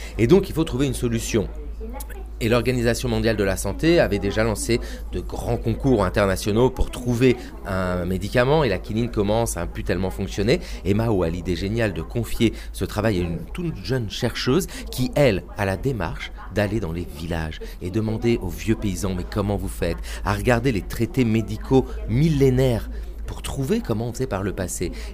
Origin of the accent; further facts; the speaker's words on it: Vire, Normandy, France; Vire, c'est là d'où je viens, la Normandie, le bocage virois.